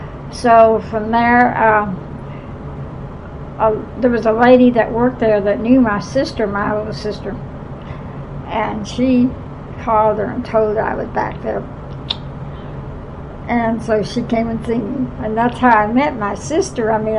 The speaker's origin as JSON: {"language": "English", "town": "Kansas City", "region": "Kansas", "country": "United States", "tie": "born or raised there", "said": "Well, I was raised in Armadale, but I don't know how long I lived there."}